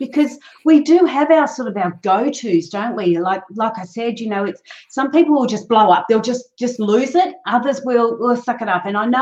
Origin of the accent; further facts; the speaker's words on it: Australia; I'm from Australia.